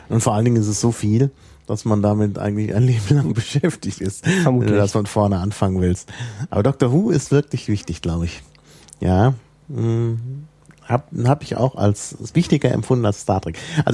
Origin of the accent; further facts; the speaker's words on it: Berlin, Germany; Ich bade als Berliner am liebsten am Wannsee